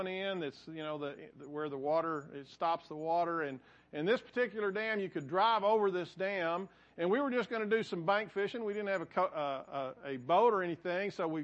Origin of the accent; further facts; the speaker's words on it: Winters, Texas, United States; born there; I was born in Winters, down by Winters.